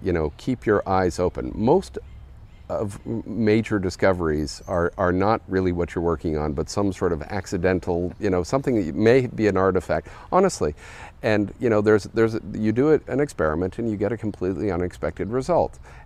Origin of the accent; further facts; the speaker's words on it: Toronto, Ontario, Canada; I went to high school in Toronto, Canada, so I'm Canadian.